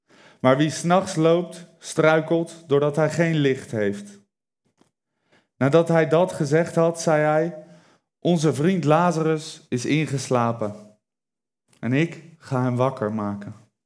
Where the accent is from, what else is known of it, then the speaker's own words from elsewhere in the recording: Alphen aan de Rijn, South Holland, Netherlands; Ik kom van Alphen aan de Rijn, Nieuwkoop, klein plaatje. Ik denk niet dat iemand dat kent. Kijk! Ik ben 24 jaar en 3 jaar geleden heb ik Jezus ontmoet.